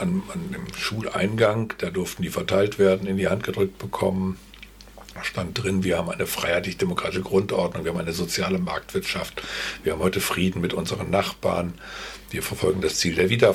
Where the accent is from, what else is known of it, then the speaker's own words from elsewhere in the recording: Osnabrück, Lower Saxony, Germany; aber auch meine Heimatstadt Osnabrück, über die wir schon gesprochen haben, geprägt haben.